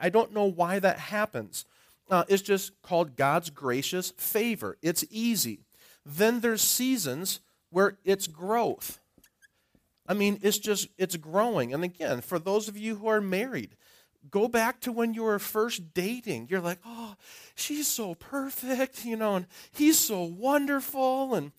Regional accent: Wisconsin, United States; you got winter, which we never had this weather when I grew up in Wisconsin.

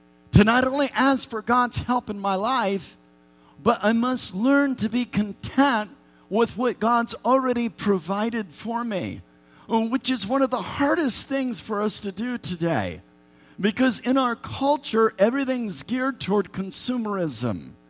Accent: Indianapolis, Indiana, United States; also born or lived in Miami; My wife, Christy, and I, we are both from Indianapolis. Some of you know our story. I'm from the south side.

